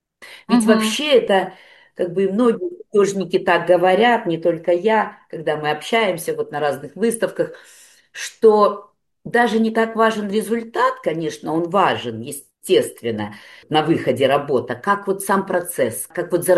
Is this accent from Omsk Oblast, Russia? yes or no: yes; Omsk, Omsk Oblast, Russia; now in Australia; Да, я из Омска, из Сибири.